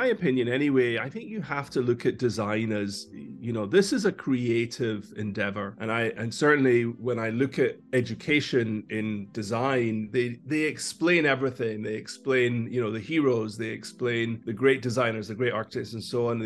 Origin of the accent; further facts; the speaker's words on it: Glasgow, Scotland, United Kingdom; so I'm originally from Glasgow, which is in Scotland.